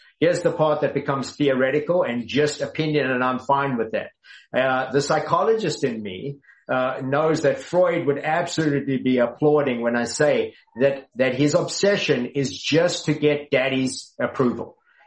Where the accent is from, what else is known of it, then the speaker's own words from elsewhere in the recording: Texas, United States; I'll tell you, as a Texan